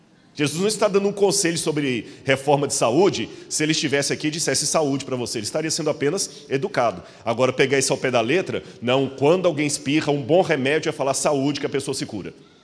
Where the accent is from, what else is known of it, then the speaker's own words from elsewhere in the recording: Minas Gerais, Brazil; accent: mineiro; Eu posso morar 20 anos aqui no Rio Grande, a hora que eu abrir a boca, você ainda vai ver o sotaque mineiro me traindo.